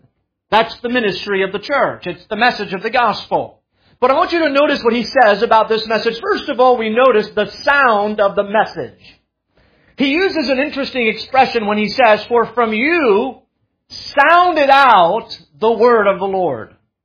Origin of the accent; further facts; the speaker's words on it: France; But I remember when we grew up in France, my family, before I was married